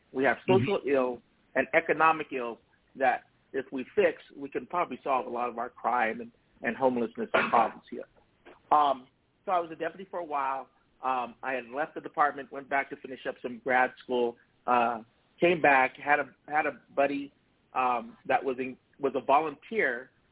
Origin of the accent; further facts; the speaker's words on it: Stockton, California, United States; I grew up in the Central Valley. I'm born and raised in a city many of you probably know, Stockton, California.